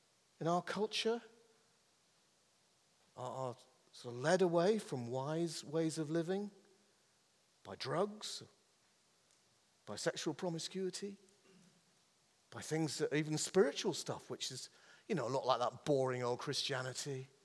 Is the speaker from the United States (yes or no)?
no; Ireland; I married an English woman and I'm Irish